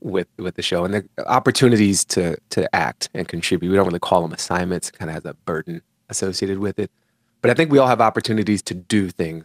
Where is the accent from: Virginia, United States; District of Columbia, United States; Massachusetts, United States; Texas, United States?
District of Columbia, United States; Washington; We grew up in Washington, D.C., and you know it's a lot of Black people who power this nation in a literal sense.